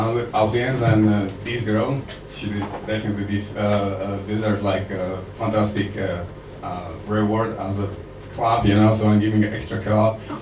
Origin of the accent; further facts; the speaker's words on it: Slovakia; English is a second language; from Slovakia, for those who doesn't know.